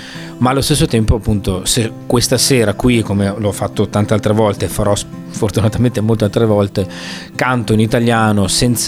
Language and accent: Italian; Vicenza, Veneto, Italy; E detto da vicentino, parlar bene di veronesi, ragazzi.